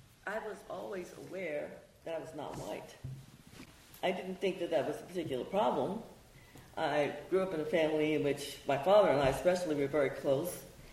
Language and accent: English; South Carolina, United States; As you might guess, growing up in South Carolina, I never attended desegregated schools.